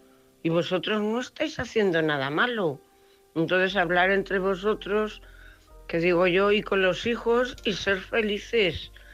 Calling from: Cuenca, Castilla-La Mancha, Spain; corresponsal de Cuenca.

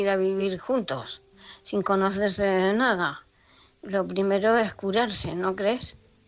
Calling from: Murcia, Region of Murcia, Spain; de Murcia.

